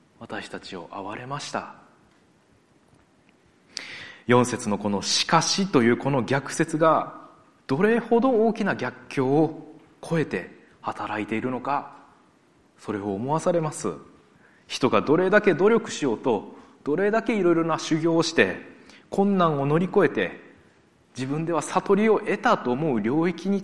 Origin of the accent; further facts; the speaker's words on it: Osaka, Japan; 私は大阪の地で生まれ育ちました。まあ日本人です。